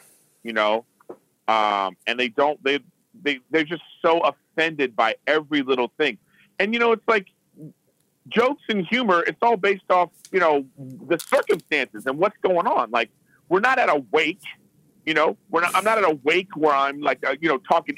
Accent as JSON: {"language": "English", "country": "United States", "said": "So I'm fully American."}